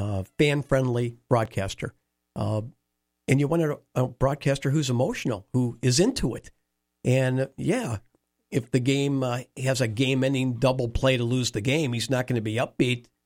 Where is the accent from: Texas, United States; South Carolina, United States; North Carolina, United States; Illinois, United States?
Illinois, United States; Chicago; another thing that a lot of us growing up in Chicago